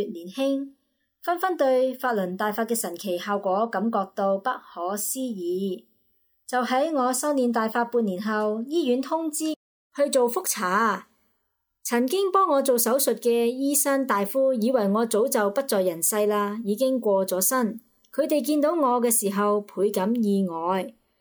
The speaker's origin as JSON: {"language": "Chinese", "town": "Nha Trang", "region": "Khanh Hoa", "country": "Vietnam", "tie": "born or raised there", "moved": "as an adult", "lives_now": "Georgia, United States", "said": "今年49岁，我现居于美国乔治亚州。我的家乡就是越南雅庄。我从顺化师范大学毕业之后， 就结婚并移居了美国。"}